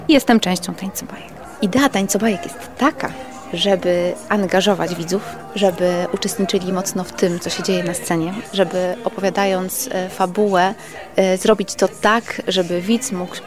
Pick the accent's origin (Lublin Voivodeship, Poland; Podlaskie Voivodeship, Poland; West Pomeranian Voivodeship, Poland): Lublin Voivodeship, Poland; Lublin; Jesteśmy z Lublina.